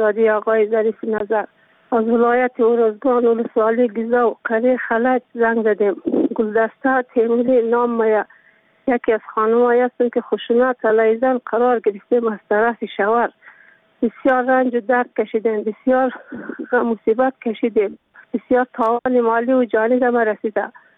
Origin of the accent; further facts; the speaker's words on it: Afghanistan; من یک زن مسلمانم، من از افغانستانم.